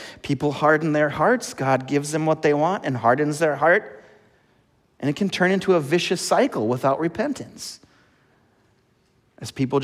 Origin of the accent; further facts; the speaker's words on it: Minnesota, United States; Growing up in Minnesota in the 80s and 90s, what a blessing.